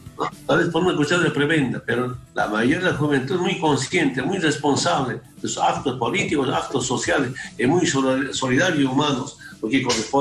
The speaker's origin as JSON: {"language": "Spanish", "region": "Cochabamba", "country": "Bolivia", "moved": "as an adult", "said": "volver a Bolivia y volver allá. Y tengo mucho deseo de volver a mi tierra, a la zona donde me enseñaron a luchar, a la zona del trópico de Cochabamba"}